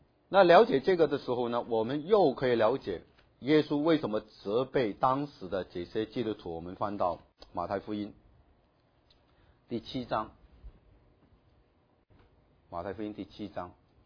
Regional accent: China; 就好像我们中国人说，哎，这个人你放心，我认识他的。

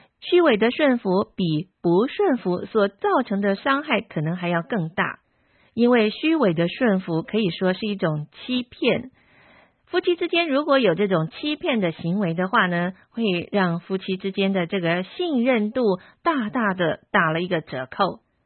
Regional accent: China; 我们中国人是比较重视良母这个价值

